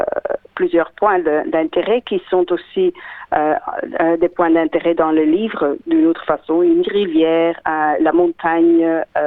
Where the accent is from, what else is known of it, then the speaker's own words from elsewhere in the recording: Sint-Niklaas, Flanders, Belgium; French is a second language; now in Australia; je suis flamande d'entre Gand et Anvers, Saint-Nicolas.